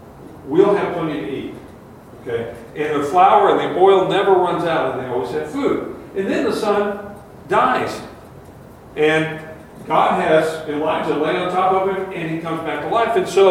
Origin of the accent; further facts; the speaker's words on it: United States; I mean, growing up in America, we kind of hear about Jesus a lot.